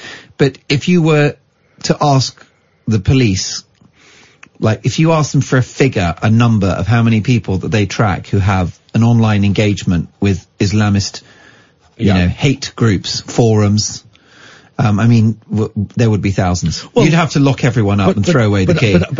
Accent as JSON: {"language": "English", "region": "London", "country": "United Kingdom", "tie": "born or raised there", "said": "I went to school, you know, in North London, and I obviously we grew up in London, right? It's a great city."}